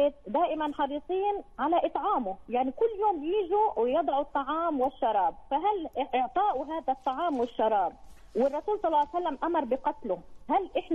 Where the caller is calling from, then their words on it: Islamabad, Islamabad Capital Territory, Pakistan; انا من اسلام اباد والله من باكستان